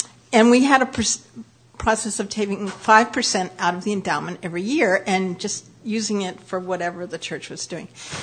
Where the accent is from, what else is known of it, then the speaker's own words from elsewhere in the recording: Peterborough, New Hampshire, United States; I'm from Peterborough, New Hampshire, and we have a nice endowment.